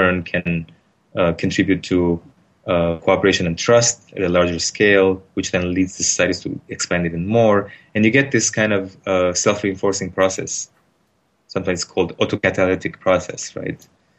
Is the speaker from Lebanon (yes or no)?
yes; Lebanon; Yeah, and I grew up in Lebanon, so I don't take it for granted